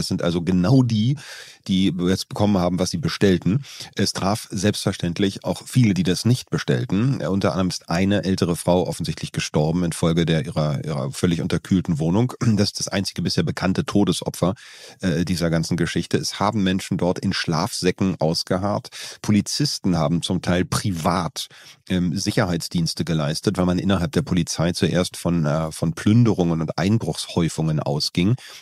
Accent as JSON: {"language": "German", "region": "Berlin", "country": "Germany", "said": "Ich komme aus der Ecke zwischen Onkel Toms Hütte und Oskar Leheim."}